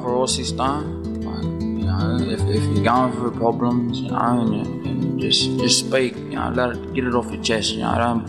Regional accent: Moree, New South Wales, Australia; I'm a Gamilaroi man. I'm from Moree Way.

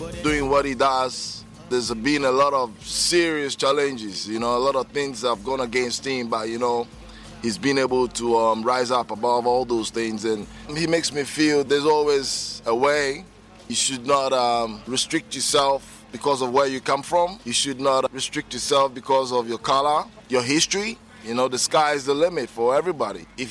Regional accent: Ghana; moved away as an adult; now in Australia; From Ghana, Netherlands, the West African nation, the west coast of Africa.

